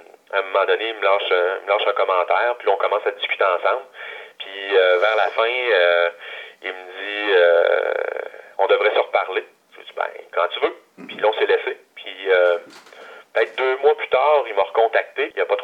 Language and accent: French; Quebec City, Quebec, Canada; now in Montreal, Canada; j'enlève absolument rien à Québec, là. Ça reste ma ville natale